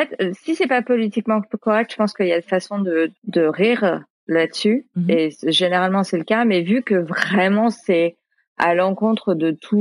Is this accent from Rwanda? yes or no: no; France; Je fais « Tiens, mais foutez-moi la paix, je suis française. Enfin, j'ai habité ici, je sais pas ce que vous voulez de plus. »